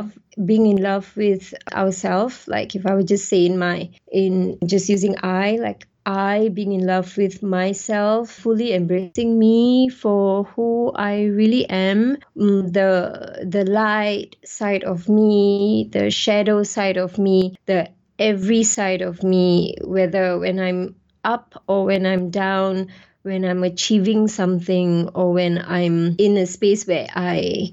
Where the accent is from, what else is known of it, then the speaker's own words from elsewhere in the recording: Singapore; also born or lived in Malaysia / Australia; So it's kind of like mixed background for me because I'm half Indian, half Malay, and then mix. It's like a very mixed breed in Singapore.